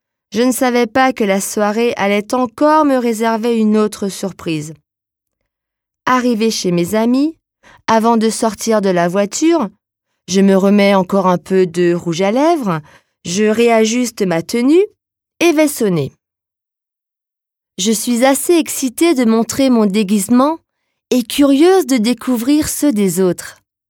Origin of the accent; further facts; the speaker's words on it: Grand Est, France; Chez nous en Alsace, le plus gros des festivités avait commencé fin janvier